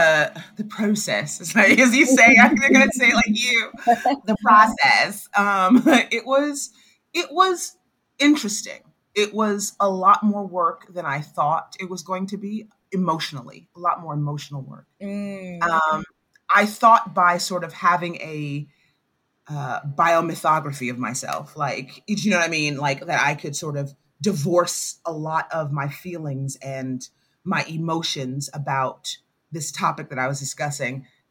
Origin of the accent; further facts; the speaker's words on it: New York City, New York, United States; Yeah, I thought the sun rose and set on New York. I believed that, you know, as a New Yorker, like I can do anything. Our damn high school, like graduation song was